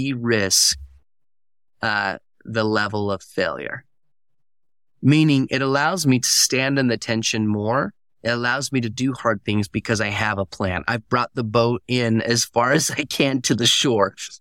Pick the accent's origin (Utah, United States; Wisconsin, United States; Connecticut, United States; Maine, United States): Utah, United States; Heber City; I grew up in Heber City, Utah, small little town, and it's a wrestling community.